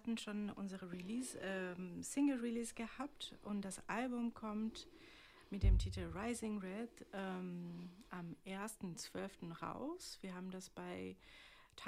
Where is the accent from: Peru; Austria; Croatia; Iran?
Iran; Tehran, Tehran Province; German is a second language; now in Germany; ich bin im Teheran geboren und aufgewachsen, aber ich hatte immer Interesse an unterschiedlicher Musik. Und als ich nach Deutschland gekommen bin